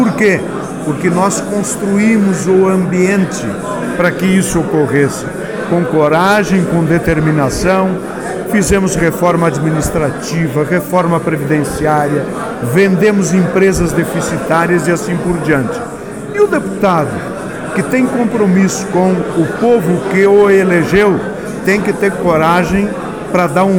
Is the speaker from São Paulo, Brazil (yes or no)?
no; Marau, Rio Grande do Sul, Brazil; porque eu sou dessa macro-região, eu sou de Marau, que pega essa parte macro aqui do estado, metade norte